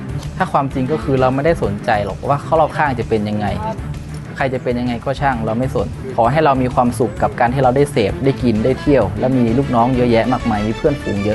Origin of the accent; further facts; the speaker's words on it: Lamphun, Thailand; เราทำให้เราดำรงชีวิตอยู่ในจังหวัดลำพูนบ้านเกิดเราเนี่ยมีอย่างมีความสุข